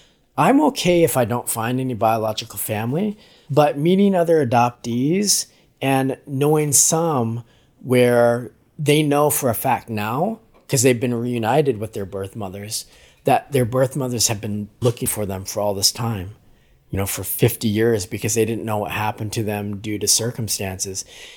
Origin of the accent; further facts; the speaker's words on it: Wyoming, United States; I'm not really fully American in a sense growing up in Wyoming, because people always saw me as either as Mexican, Latino, like something else, right?